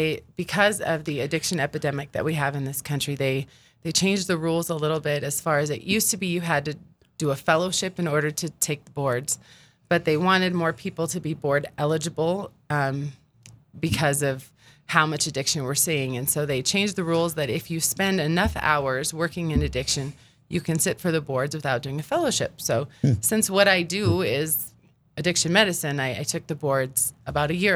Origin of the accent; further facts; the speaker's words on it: Hazen, North Dakota, United States; So I grew up in Hazen. I have one older brother. My dad was a coal miner, and he worked in Center for years, and my mom worked at the hardware store.